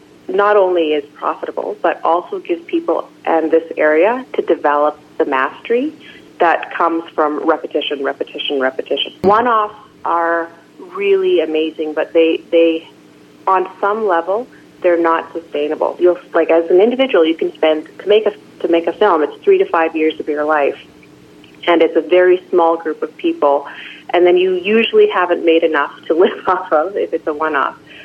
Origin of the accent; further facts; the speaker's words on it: Creston, British Columbia, Canada; When I was growing up here, I was born in Creston